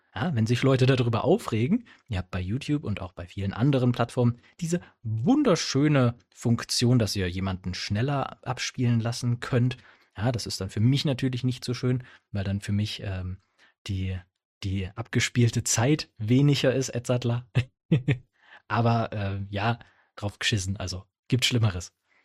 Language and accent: German; Saxony, Germany; accent: Upper Saxon; Und dann sag ich, nee, ich spreche kein Sächsisch. Das ist nämlich Obersächsisch.